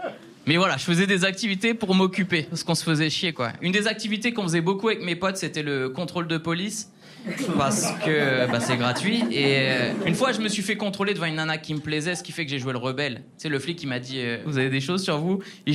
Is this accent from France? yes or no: yes; Le Havre, Normandy, France; je suis originaire du Havre. En vrai, comme pas mal de gens qui grandissent en province, ton principal ennemi, surtout quand t'es adolescent, c'est l'ennui.